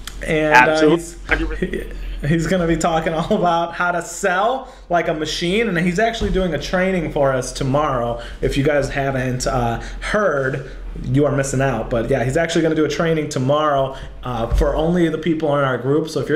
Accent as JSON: {"language": "English", "town": "Chicago", "region": "Illinois", "country": "United States", "said": "Between LA and New York, and I'm from Chicago, I want to know why people are here, so that'd be cool."}